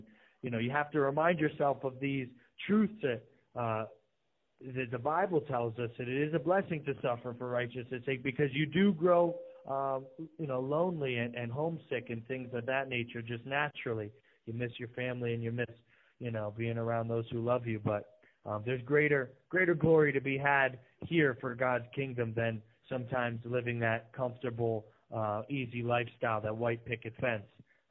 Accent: United States; I consider that to be my spiritual homeland, even though I'm American through and through.

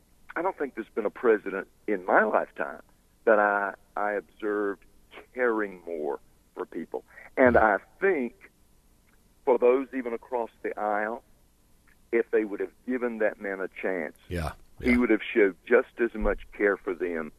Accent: United States; and I'm an American first, a Republican second

